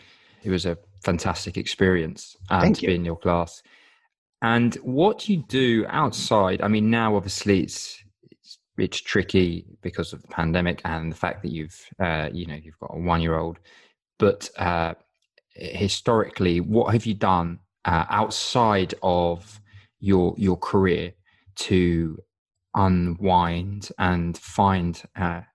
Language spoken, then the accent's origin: English; United Kingdom; He's and me, yeah, as a Brit, you know